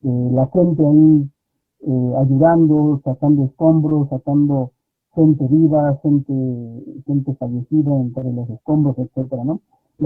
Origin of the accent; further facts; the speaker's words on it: Hidalgo, Mexico; pero somos de acá del Estado de Hidalgo.